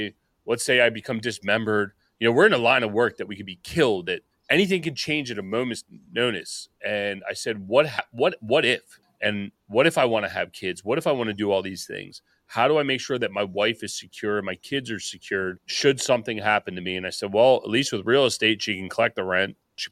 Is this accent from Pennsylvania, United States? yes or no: yes; Pennsylvania, United States; We grew up outside of Philadelphia.